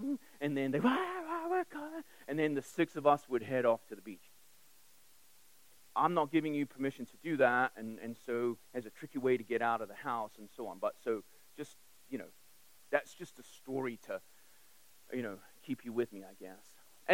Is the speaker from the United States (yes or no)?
no; Durban, KwaZulu-Natal, South Africa; also born or lived in England; I grew up in Durban, South Africa. I was born in England, but I grew up in South Africa